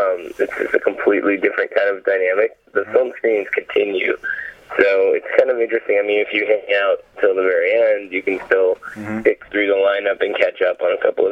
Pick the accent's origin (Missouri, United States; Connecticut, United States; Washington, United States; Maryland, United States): Washington, United States; Seattle; I'm from Seattle originally, so I don't get as upset about a little bit of wet weather the way that some people